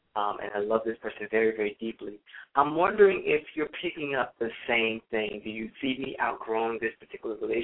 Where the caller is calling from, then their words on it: Florida, United States; I'm calling from Florida.